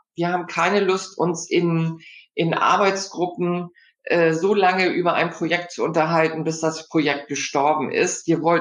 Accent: Hamburg, Germany; Ja, ich bin ja schon stolze 65 Jahre alt. Hab gelernt, ich komme aus Hamburg, was man in Hamburg so lernt, Im- und Exportkaufmann.

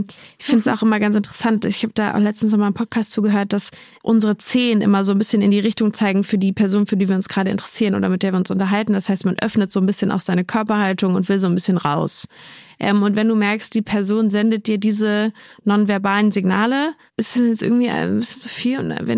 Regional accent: Cologne, North Rhine-Westphalia, Germany; now in Berlin, Germany; also ich wohne seit 10 Jahren fast in Berlin und ich fühle mich in Berlin schon auch total zu Hause, aber ursprünglich komme ich aus Köln und manchmal fehlt mir die rheinländische Frohnatur hier in Berlin.

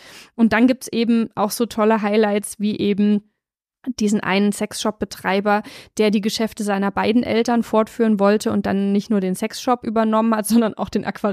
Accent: Ilmenau, Thuringia, Germany; Bei dir klingeln jetzt alle Glöckchen, weil ich komme aus Ilmenau

